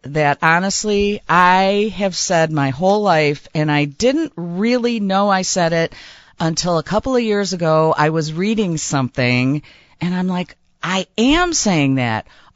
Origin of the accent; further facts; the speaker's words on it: Brookfield, United States; And like I said, born and bred in Brookfield. I've been here my whole life.